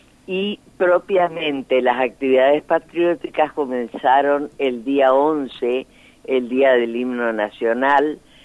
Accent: Argentina; Y nos distinguen como argentinos.

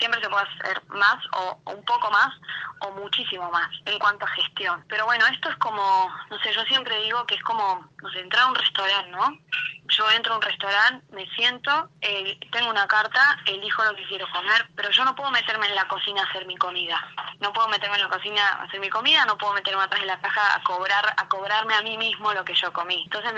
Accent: Argentina; seguimos siendo argentinos

